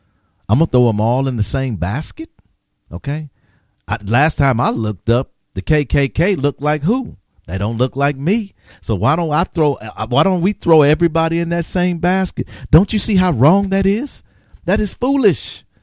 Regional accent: Milwaukee, Wisconsin, United States; born there; Mount Sinai Hospital, where I was born in Milwaukee, Wisconsin, just as precious.

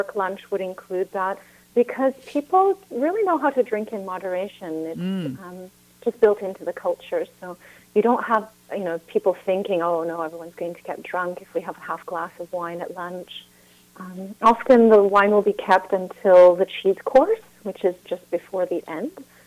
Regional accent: United States; I spent a lot of my childhood growing up in America, so there was not access to such great cheese until I was in France

